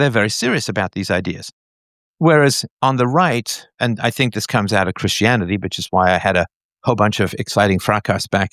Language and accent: English; England, United Kingdom; I mean, I grew up in England, so ostracism is a big thing.